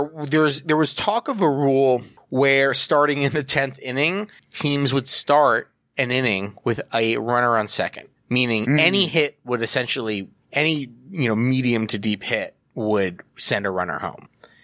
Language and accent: English; United States; I'm not European. I'm an American man.